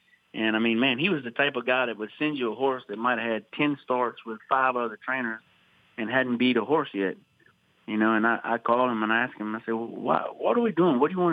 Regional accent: Shreveport, Louisiana, United States; I grew up in Shreveport and Bossier, and I was at the races all the time

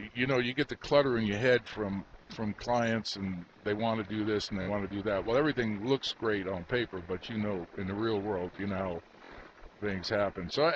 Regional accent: New York, United States; accent: New York; I cleaned up my New York accent, and I was on go.

